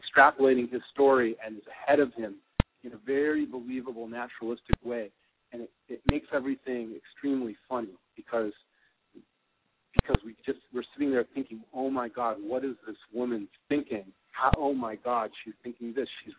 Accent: Chicago, Illinois, United States; I grew up in Wrigleyville.

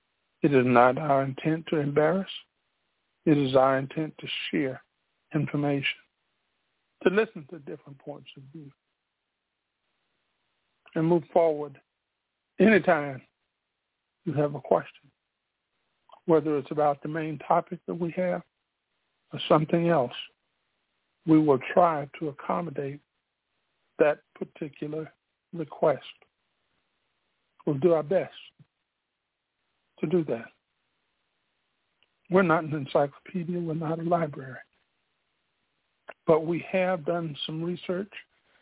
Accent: Spartanburg, South Carolina, United States; born there; That's why I was born in Spartanburg General Colored Hospital, because they weren't going to spend the same on it as they did any other.

